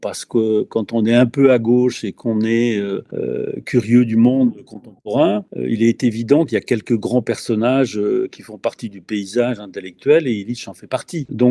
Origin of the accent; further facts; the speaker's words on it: Brittany, France; mais bon, je suis un peu têtu, je suis breton